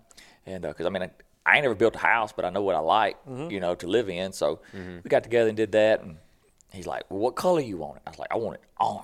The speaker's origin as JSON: {"language": "English", "region": "Mississippi", "country": "United States", "tie": "born or raised there", "said": "We always joke, I'm down from Boogie Bottom, what they call it, so where I grew up."}